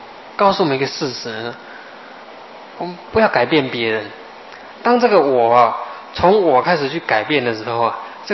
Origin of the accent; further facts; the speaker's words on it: China; 那我们中国人呢、啊，这个脑筋转得很厉害，